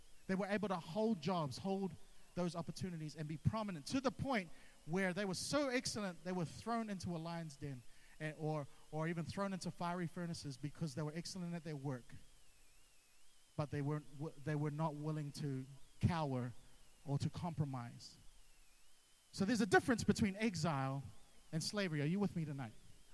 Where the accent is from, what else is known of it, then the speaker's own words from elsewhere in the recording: New Zealand; So I'd explain to them I'm from New Zealand.